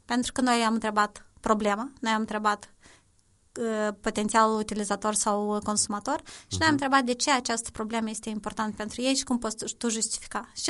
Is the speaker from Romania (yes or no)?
no; Moldova; noi ca și moldoveni gândim în termeni foarte mici. La noi până și lingura este linguriță